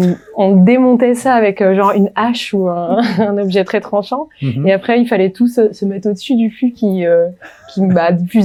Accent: Saint-Nazaire, Pays de la Loire, France; also born or lived in Nantes; Donc je suis partie de Saint-Nazaire, j'avais 18 ans et je suis allée 5 ans à Nantes

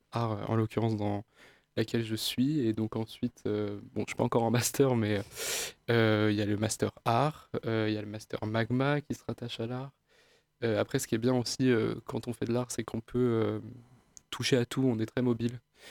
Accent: Le Mans, Pays de la Loire, France; Et moi, je suis originaire du Mans

